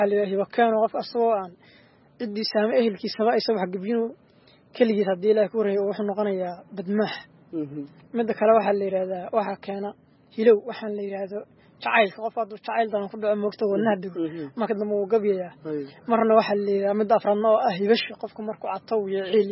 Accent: Gideys, Galmudug, Somalia; aniga waxaan ku dhashay tuulo la yiraahdo Gideys oo u dhow deegaanka ama saani raadiga degmada Cadaado halkaas aan ku soo qaatay dugsiga hoose dhexe sare

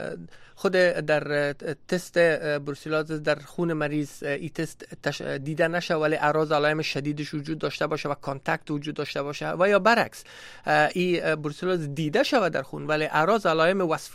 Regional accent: Afghanistan; در اونجا زندگی کردیم، در اونجا بزرگ شدیم و درس خواندیم.

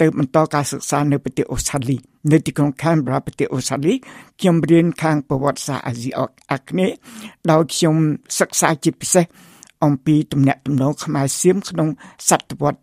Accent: Phnom Penh, Cambodia; ខ្ញុំកើតនៅទីក្រុងភ្នំពេញខ្ញុំកើតនៅសង្កាត់លេខ3ហើយខ្ញុំរៀននៅសាលាបឋមសិក្សានៅក្រុងភ្នំពេញ

